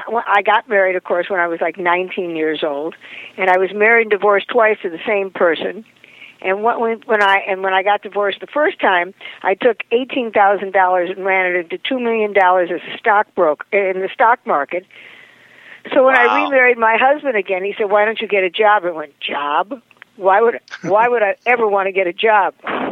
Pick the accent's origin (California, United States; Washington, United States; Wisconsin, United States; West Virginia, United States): California, United States; Beverly Hills; Well, you know, it's very interesting, because I was brought up in Beverly Hills, and I came from the generation, none of my girlfriends ever worked.